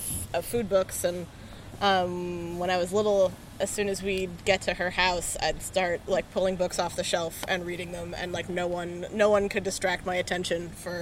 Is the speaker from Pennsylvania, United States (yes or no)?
no; Boston, Massachusetts, United States; moved away as an adult; I grew up in Boston, Massachusetts. I went to Brookline High School and lived there till I was 18, and then moved to New York for college.